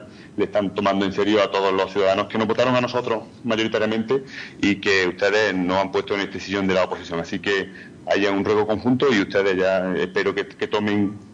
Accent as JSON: {"language": "Spanish", "country": "Spain", "said": "nosotros nos preocupamos como españoles que somos"}